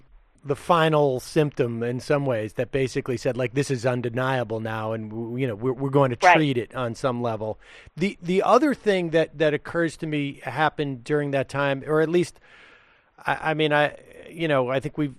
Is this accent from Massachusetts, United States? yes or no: yes; Massachusetts, United States; I'm from Massachusetts. I'm a big fan of hers. When I talk to people in Massachusetts who I think should also be big fans of hers